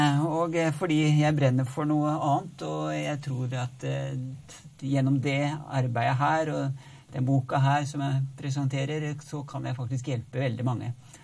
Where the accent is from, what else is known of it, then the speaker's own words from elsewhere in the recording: Porsgrunn, Telemark, Norway; Og så ble jeg også med i det kristne ungdomsarbeidet hjemme i Porsgrunn.